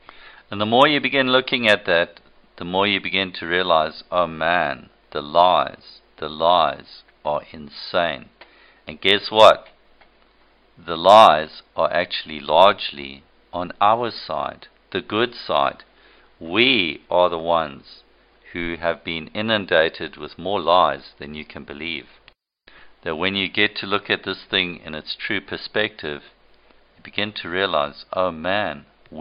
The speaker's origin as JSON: {"language": "English", "country": "Zimbabwe", "tie": "born or raised there", "said": "I grew up in Rhodesia, in what had been a British colony, and I went to school at a school named after Winston Churchill."}